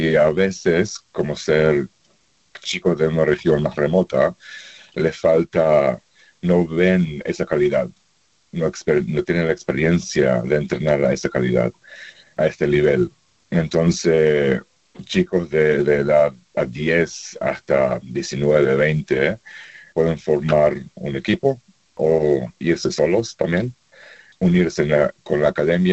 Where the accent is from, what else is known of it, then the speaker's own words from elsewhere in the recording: Israel; moved away as an adult; also born or lived in Paraguay; now in Australia; Entonces, esa mezcla de paraguayo, argentino. Yo nací en Paraguay, crecí en Israel y como 20 años nos mudamos acá a Australia, 22 años, digamos. Entonces, la familia todavía está, tengo mitad de familia en Israel, mitad en Sudamérica